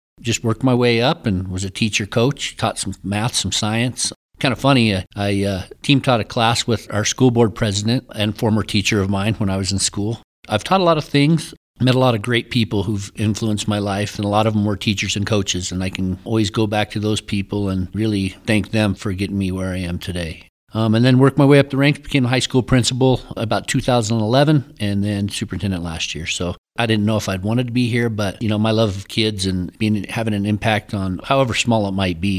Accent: Monte Vista, Colorado, United States; I've spent all but about 6 months of my life in Monte Vista. I'm a graduate of Monte Vista.

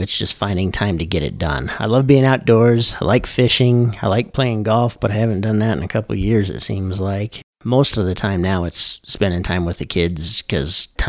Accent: Monte Vista, Colorado, United States; also born or lived in Alamosa / La Jara; I was born in Alamosa and raised here in Monte Vista.

